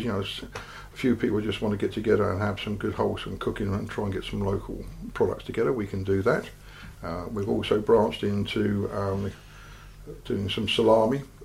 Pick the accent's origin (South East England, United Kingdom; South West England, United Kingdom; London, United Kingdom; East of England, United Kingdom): South East England, United Kingdom; Whitstable; Mainly, our main one now is Whitstable, which is my hometown.